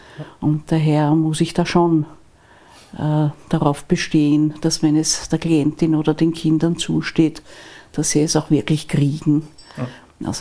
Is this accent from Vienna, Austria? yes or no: yes; Vienna, Austria; wir sind ja aus Wien alle